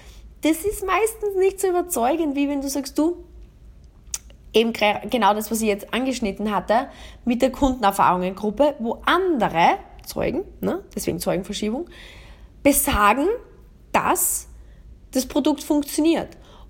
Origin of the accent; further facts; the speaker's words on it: Austria; Das Prinzip der Nähe besagt, dass bei uns in Österreich, ich weiß nicht, ob das in Deutschland, ob du das auch kennst, wenn du jetzt Deutsch aus Deutschland zuhörst